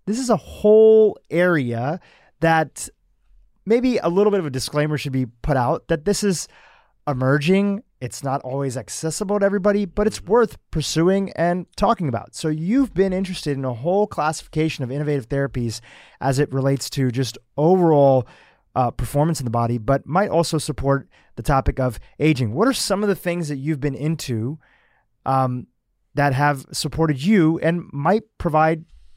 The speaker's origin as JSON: {"language": "English", "region": "East Coast", "country": "United States", "tie": "born or raised there", "lives_now": "Los Angeles, United States", "said": "Here in Los Angeles, when I first moved here, I didn't know anybody because I grew up on the East Coast."}